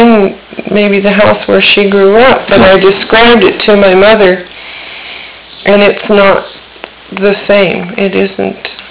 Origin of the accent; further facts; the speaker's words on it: Santa Monica, California, United States; I was born in Santa Monica.